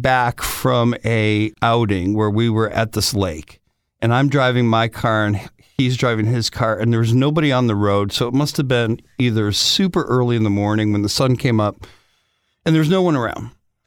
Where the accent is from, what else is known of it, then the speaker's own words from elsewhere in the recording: Detroit, Michigan, United States; So growing up in Detroit, most of my friends' parents worked for the car industry.